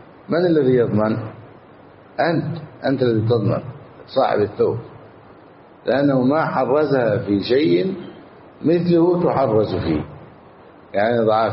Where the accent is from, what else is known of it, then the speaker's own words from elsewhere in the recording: Egypt; أما عندنا في مصر كل واحد يدخل سيارته أمام بيت